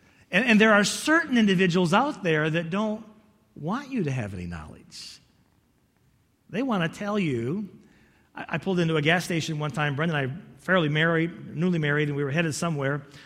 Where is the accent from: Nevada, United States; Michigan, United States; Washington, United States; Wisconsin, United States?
Michigan, United States; Fremont; born there; In fact, I was born in Fremont, Michigan.